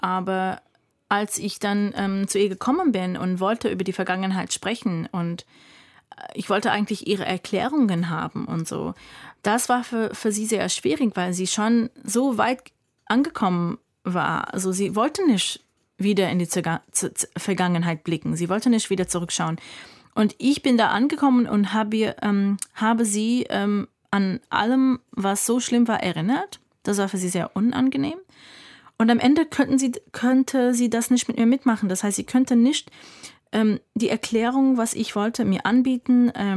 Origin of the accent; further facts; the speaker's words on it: United States; German is a second language; Ich als Amerikanerin habe mir erzählt, Kusse sehr keusch, weil in Amerika verwendet man die Zunge nur viel später.